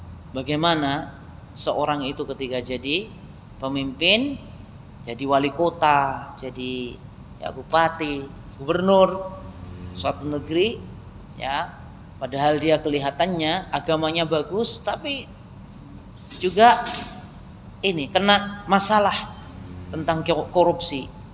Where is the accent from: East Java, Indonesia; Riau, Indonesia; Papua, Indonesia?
East Java, Indonesia; Nganjuk; born there; saya kelahiran saya ini. Nganjuk.